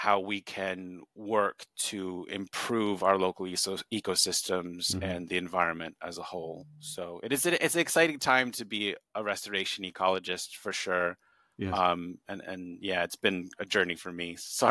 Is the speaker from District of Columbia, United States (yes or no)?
yes; Washington, District of Columbia, United States; I'm from America, Washington, D.C. We've got a great zoo there, Smithsonian Zoo.